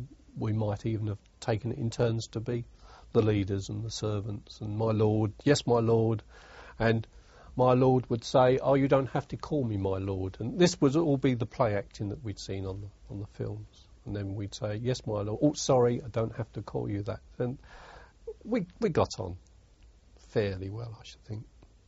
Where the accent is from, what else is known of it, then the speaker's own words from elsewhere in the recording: London, United Kingdom; accent: East End; I didn't come from the East End. I was from East London, but not the East End. But I suppose one had an East End accent. One dropped the H's and didn't sound the end of words.